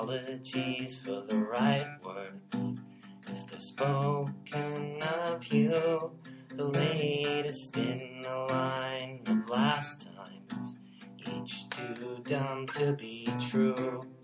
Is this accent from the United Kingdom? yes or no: no; Athlone, Leinster, Ireland; now in Radom, Poland; I'm from Ireland, right about the middle of Ireland.